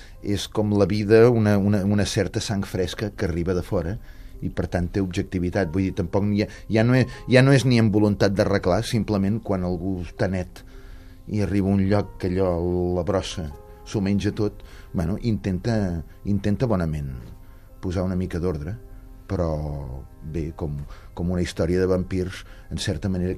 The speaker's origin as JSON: {"language": "Catalan", "town": "Terrassa", "region": "Catalonia", "country": "Spain", "tie": "born or raised there", "said": "No, sóc fill de Terrassa, però vinc a Sant Cugat."}